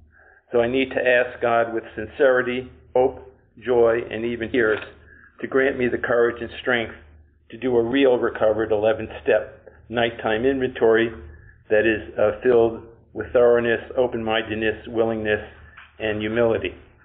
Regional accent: New York, United States; grateful recovered compulsive overeater. I'm from New York, and I have 23 years on winter.

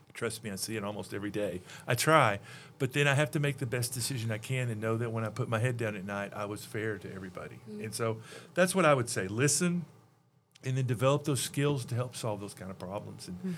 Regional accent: Texas, United States; I grew up in East Texas.

